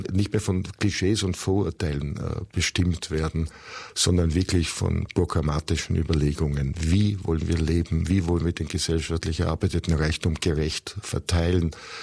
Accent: Austria; dann sage ich Ihnen als Österreicher

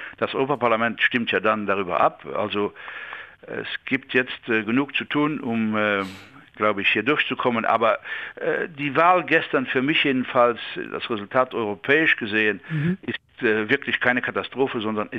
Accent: Luxembourg; das darf ich vielleicht als Luxemburger sagen

